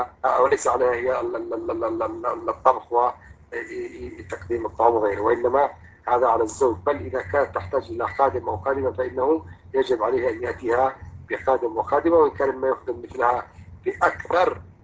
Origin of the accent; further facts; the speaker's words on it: Yemen; يعني عندنا في اليمن مشايخ